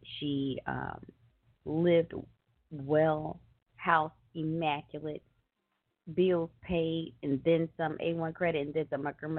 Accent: the South, United States; I am from the South.

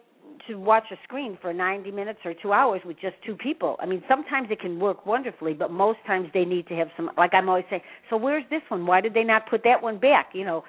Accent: Chicago, Illinois, United States; I'm from Chicago, so that could be, too

